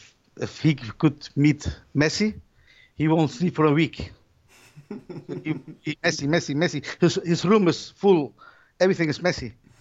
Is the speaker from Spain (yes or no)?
yes; Badalona, Catalonia, Spain; moved away as an adult; now in Belgium; I'm originally from Barcelona, from Badalona.